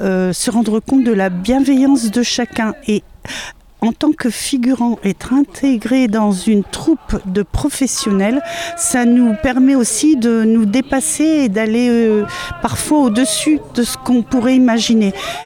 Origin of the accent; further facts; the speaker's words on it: Pays de la Loire, France; je viens du Pays de Loiron.